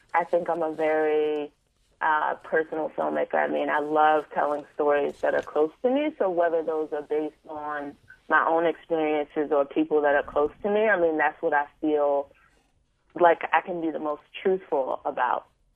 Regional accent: Baltimore, Maryland, United States; I grew up in West Baltimore, near Pimlico Racetrack. It's right over there in that area, the Park Heights, Belvedere. I went to Arlington Elementary School.

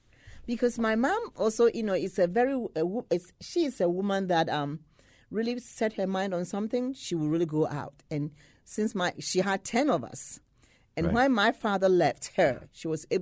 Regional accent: Ghana; Well, being a Ghanaian woman, you know, and if you have never, typical Ghanaian woman is very humble.

